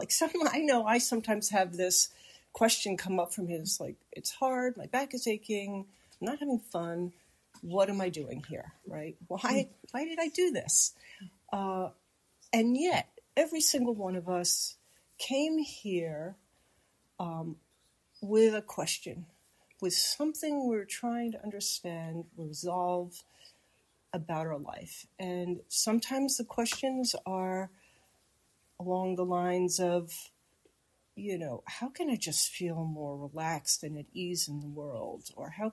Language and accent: English; Massachusetts, United States; now in France; I come from the United States. I moved here a little over a year ago from Western Massachusetts, and I got my training in New York City